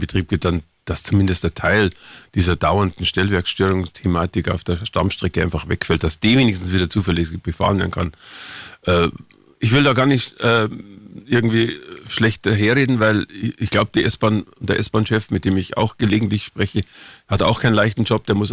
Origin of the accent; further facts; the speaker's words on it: Munich, Bavaria, Germany; Also als Münchner und kann ich jetzt nicht nur Juhu schreien.